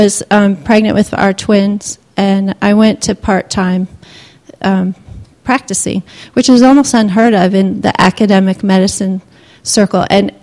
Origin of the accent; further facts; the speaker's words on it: Nigeria; also born or lived in United States; I grew up in Nigeria. My parents were missionaries. They're obviously Americans. I'm obviously an American.